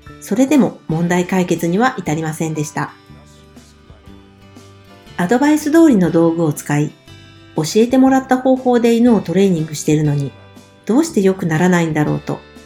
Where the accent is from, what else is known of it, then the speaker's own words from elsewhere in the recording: Fukuoka, Japan; 福岡県出身です。